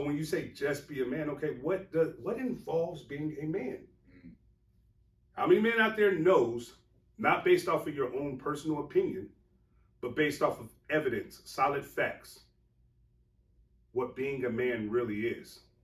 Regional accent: Dayton, Ohio, United States; also born or lived in Texas; I'm born and raised. I was born in Zinn, Ohio. Okay. So I lived in Dayton, Ohio for a good bit of my time, and then we moved to Texas.

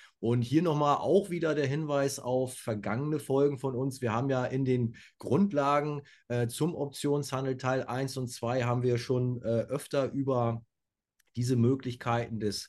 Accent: Hamburg, Germany; In Hamburg haben wir leider nur Zweitliga-Fußball. Das heißt, als Norddeutscher fährt man natürlich ins Bremer Weserstadion

